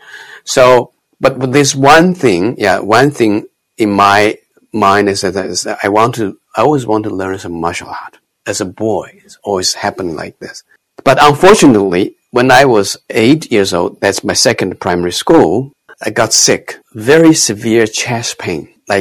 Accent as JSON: {"language": "English", "region": "Hunan", "country": "China", "tie": "born or raised there", "said": "I was born in China, in Hunan. Maybe people don't know where Hunan is, but if you know Chairman Mao, you know, Chairman Mao, he's my country fellow. Actually, his hometown is about 20 minutes away from my home."}